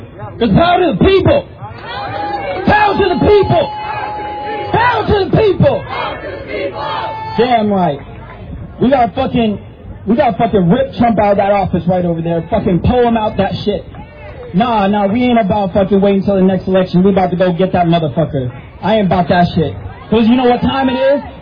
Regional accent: Salt Lake City, Utah, United States; I'm from Salt Lake City, Utah.

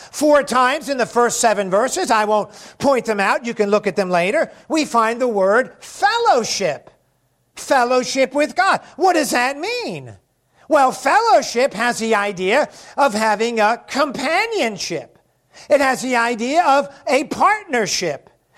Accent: Baltimore, Maryland, United States; born there; When I was born in Baltimore, Maryland, 29 years ago, I began, just seeing if you're awake.

